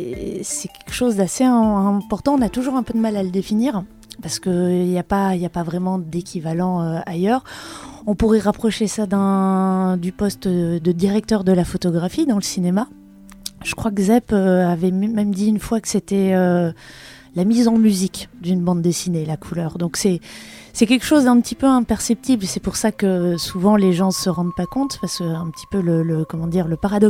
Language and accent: French; Belgium; En quelques mots, donc je suis belge